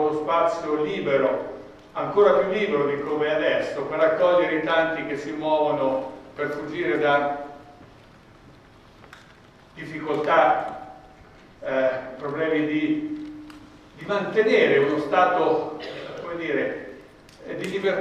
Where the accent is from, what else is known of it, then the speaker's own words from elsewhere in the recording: Loreto, Marche, Italy; born there; Invece dico che sono nato a Loreto, tutti riescono a capire dove mi trovo